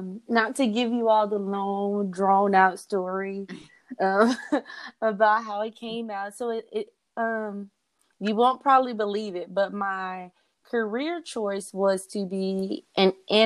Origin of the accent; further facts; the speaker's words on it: Jackson, Mississippi, United States; now in Richmond, United States; I am from Jackson, Mississippi. Whoop, whoop. I currently reside in the outskirts of Houston and Richmond, Texas.